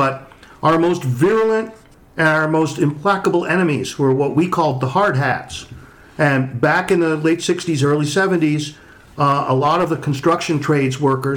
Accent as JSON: {"language": "English", "region": "New York", "country": "United States", "tie": "born or raised there", "said": "And this was when I was growing up in New York."}